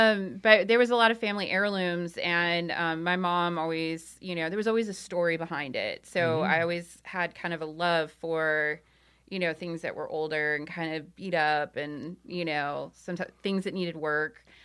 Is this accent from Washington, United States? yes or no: yes; Washington, United States; also born or lived in Florida / California; I grew up in Washington, half in Washington, half in Florida.